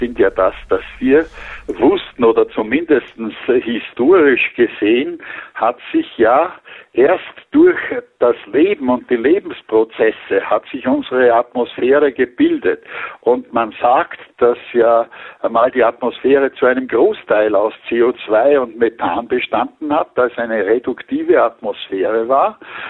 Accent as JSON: {"language": "German", "town": "Ybbsitz", "region": "Lower Austria", "country": "Austria", "tie": "born or raised there", "said": "Ich bin also geborener Österreicher, bin 1937 geboren in Niederösterreich, an einem kleinen Marktgemeinde an der kleinen Ips, das ist Ypsitz, dort bin ich geboren und habe dann in Stadthaag gewohnt"}